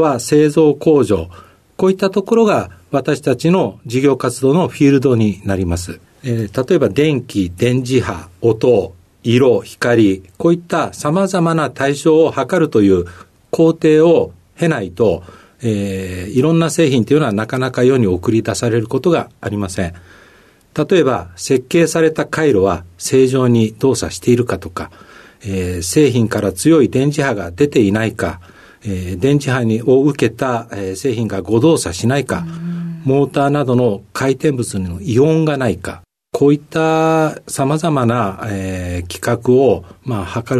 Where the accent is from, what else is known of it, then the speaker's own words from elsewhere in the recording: Nagoya, Aichi, Japan; はい、愛知県の名古屋です。